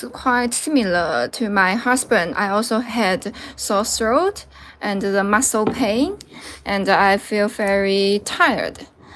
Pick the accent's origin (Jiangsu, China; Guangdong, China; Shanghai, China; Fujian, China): Jiangsu, China; Wuxi; English is a second language; I will go back to my hometown at Wuxi, Jiangsu province, to celebrate Chinese New Year with my parents.